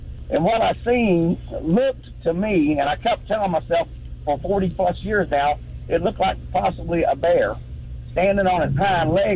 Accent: North Carolina, United States; I grew up in North Carolina.

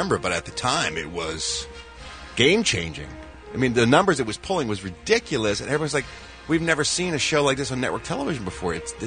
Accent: Philadelphia, Pennsylvania, United States; I've never been prouder of my hometown of Philadelphia, Pennsylvania.

